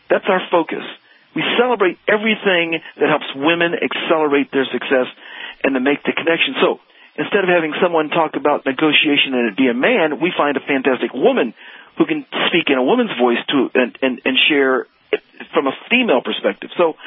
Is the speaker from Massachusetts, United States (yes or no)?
no; Dayton, Ohio, United States; moved away as an adult; now in Dallas, United States; But 12 years ago, when we moved to Dallas from Dayton, Ohio, is where we were originally from, she was struggling.